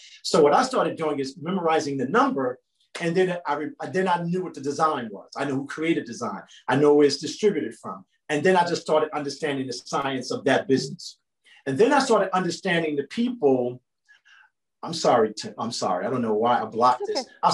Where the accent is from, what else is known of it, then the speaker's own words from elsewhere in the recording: Newark, New Jersey, United States; I grew up in Newark, New Jersey.